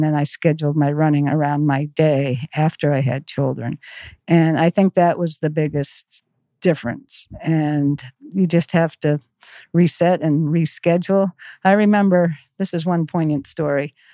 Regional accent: Cape Elizabeth, Maine, United States; that's what led to the founding of the Beach to Beacon 10K in my hometown of Cape Elizabeth with the help of Nike and other sponsors.

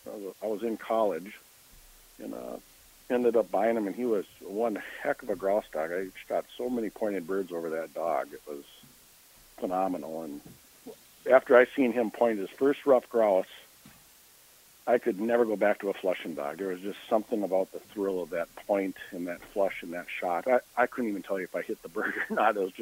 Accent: Blaine, Minnesota, United States; I grew up in Blaine, which is a northern suburb of Minneapolis

